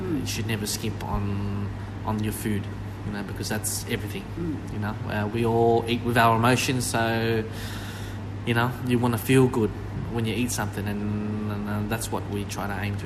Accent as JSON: {"language": "English", "town": "Melbourne", "region": "Victoria", "country": "Australia", "tie": "born or raised there", "also_born_or_lived": "Malaysia / Tasmania", "lives_now": "Northern Territory, Australia", "said": "I grew up in Melbourne, yeah. I was born in Malaysia, refugee camp. I was there for 4 months, just after the war there."}